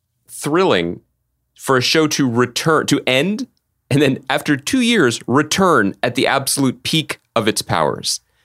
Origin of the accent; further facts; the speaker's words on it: Pennsylvania, United States; when I was a young boy growing up outside of Philadelphia, reading TV Guide magazine on the couch